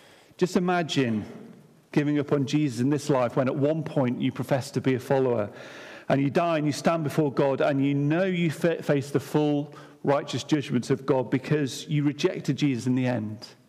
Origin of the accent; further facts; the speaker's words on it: United Kingdom; We often think to ourselves, well, being quite British, it's not my business.